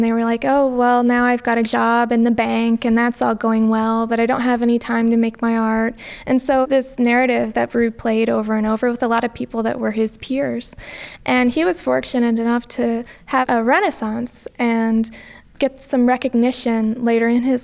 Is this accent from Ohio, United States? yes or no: no; Davenport, Iowa, United States; I'm from Davenport, so I'm familiar with like Monkey Island